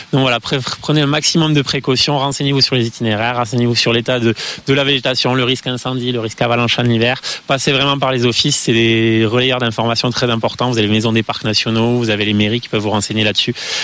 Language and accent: French; Béziers, Occitanie, France; je suis pas originaire de la vallée du Rio Majou, pas originaire des Pyrénées. Moi, j'ai chiné sur le bord de mer, sur la commune de Béziers.